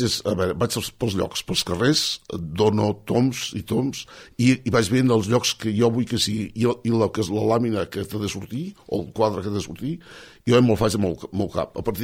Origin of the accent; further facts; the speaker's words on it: El Molar, Catalonia, Spain; vaig voler fer alguna cosa del Molar, perquè jo soc del Molar